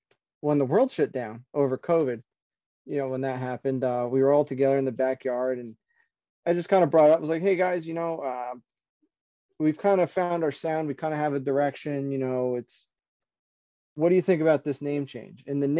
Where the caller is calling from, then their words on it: New Jersey, United States; So we're in probably the most familiar area, very close by. People would recognize it's Asbury Park.